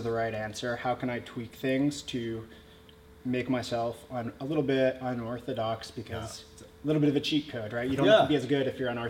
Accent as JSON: {"language": "English", "region": "North Carolina", "country": "United States", "said": "I'm from North Carolina. So I was always like climbing trees, building forts, wrestling around with my friends"}